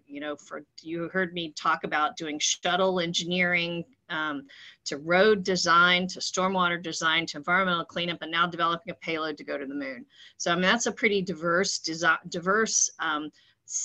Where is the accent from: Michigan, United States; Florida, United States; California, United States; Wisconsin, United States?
Florida, United States; I'm from Florida.